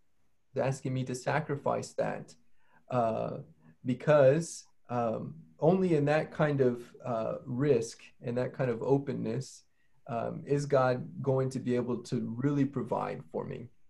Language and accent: English; Dallas, Texas, United States; I grew up in Dallas, and it's the middle, you know, it's kind of the end of the Bible Belt.